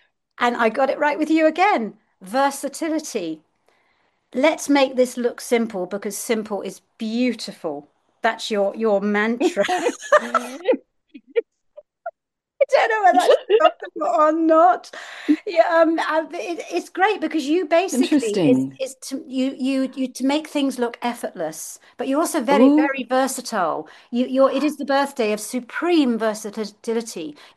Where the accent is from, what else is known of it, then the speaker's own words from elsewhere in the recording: United Kingdom; I'm a Brit